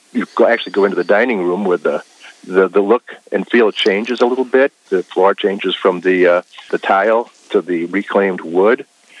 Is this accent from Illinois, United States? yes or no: yes; Palos, Illinois, United States; What it connoted to me growing up in Palos, the couple of places that I knew as taverns were not places where kids were welcome.